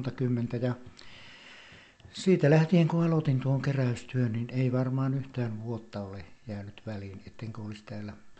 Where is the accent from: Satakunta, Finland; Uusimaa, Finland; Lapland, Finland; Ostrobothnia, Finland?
Lapland, Finland; itse olen tuolta Lapista kotoisin ja elänyt suunnilleen samanlaista elämää nuoruudessa kuin täälläkin. Ja ennen kaikkea se murre, jota puhuin, oli samaa kuin mitä täällä puhutaan.